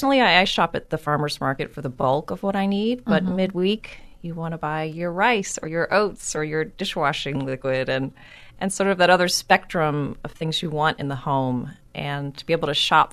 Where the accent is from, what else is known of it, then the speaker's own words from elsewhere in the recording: Richmond, Virginia, United States; also born or lived in New York; Well, I was living in New York. I grew up here in Richmond, but I've been living in New York most recently.